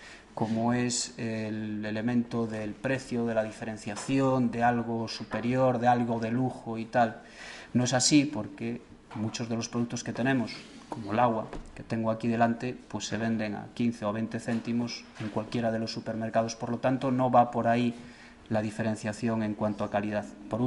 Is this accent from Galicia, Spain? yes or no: yes; Galicia, Spain; porque somos gallegos